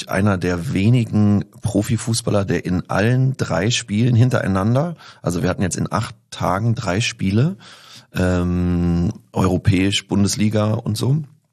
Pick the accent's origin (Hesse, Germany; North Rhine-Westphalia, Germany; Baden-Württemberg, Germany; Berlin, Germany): Berlin, Germany; Und es hatte wirklich als Kind in Kreuzberg, da waren die Fragen immer so